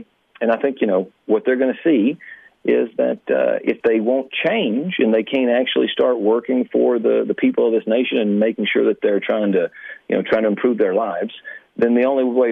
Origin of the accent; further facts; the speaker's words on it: Tennessee, United States; I'm from Northeast Tennessee, and it's a really Republican area, really Republican.